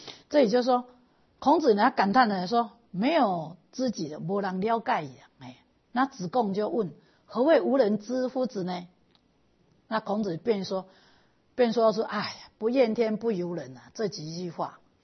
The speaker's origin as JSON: {"language": "Chinese", "country": "Taiwan", "said": "因为我们台湾人很会去修护啊"}